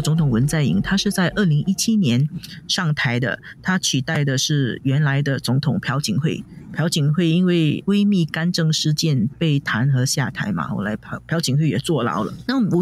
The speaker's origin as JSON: {"language": "Chinese", "country": "Singapore", "said": "让我们新加坡人其实也很震惊。"}